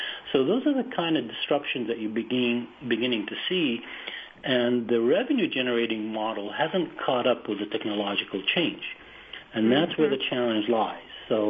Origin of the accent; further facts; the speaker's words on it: Boston, Massachusetts, United States; I look at a newspaper that I grew up with in Boston, the Boston Globe.